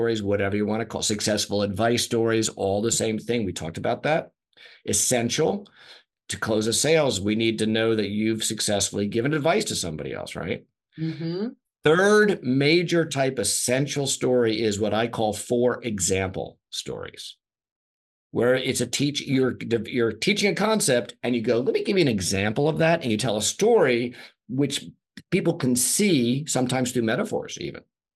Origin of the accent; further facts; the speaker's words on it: Philadelphia, Pennsylvania, United States; I'm from Philly.